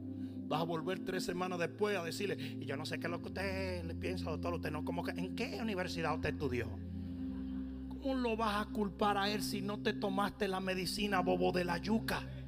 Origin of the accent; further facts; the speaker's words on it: Santo Domingo, Distrito Nacional, Dominican Republic; Yo vengo de Santo Domingo. Yo no sé ni hacer un sancocho.